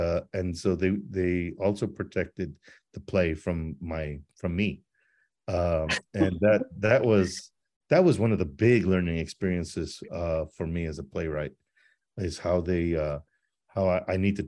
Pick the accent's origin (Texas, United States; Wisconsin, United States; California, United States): Texas, United States; El Paso; my sort of creative nonfiction book on growing up in El Paso